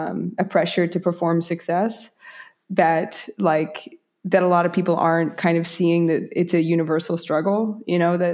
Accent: United States; moved away as an adult; now in France; as an American living in France

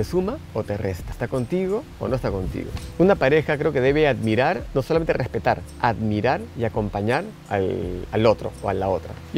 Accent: Peru; moved away; en mi país, Perú, hacer terapia es... ¡Ay, no te van, te van a medicar! Así de ignorantes somos en mi querido país sobre el tema de la terapia.

